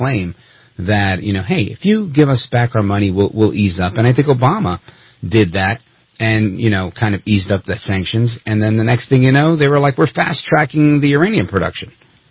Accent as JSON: {"language": "English", "country": "United States", "said": "you know, being an American, I've never seen anybody open a session of government"}